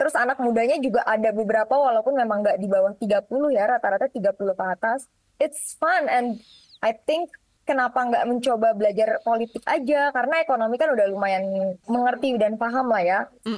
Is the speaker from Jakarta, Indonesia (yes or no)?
yes; Jakarta, Indonesia; now in Bandung, Indonesia; Jadi pindah-pindah kemana-mana. Dari SD sampai SMA itu di Jakarta. Dari S1 lulus pindah ke Bandung gitu. Okay. Jadi sekarang sudah jadi orang Bandung.